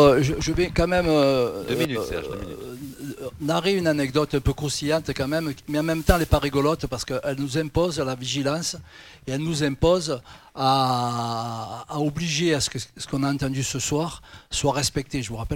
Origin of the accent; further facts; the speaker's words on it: Marseille, Provence-Alpes-Côte d'Azur, France; je suis marseillais, chauvin, fier de l'être